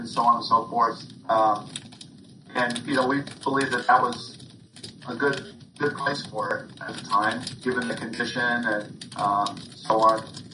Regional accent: Camas, Washington, United States; We're from Camas originally.

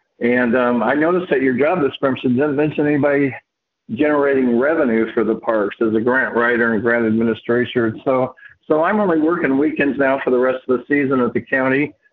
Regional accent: Vancouver, Washington, United States; And I grew up in Vancouver District from first grade through ninth grade. So I'm well versed in the local schools.

